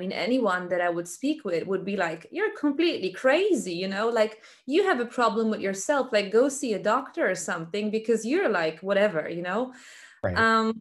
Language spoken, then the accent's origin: English; Germany; I am a third culture child, which I think is really important. So I was born and raised in Germany. Part of my family is American, part of my family is Polish. I've lived in different countries as well.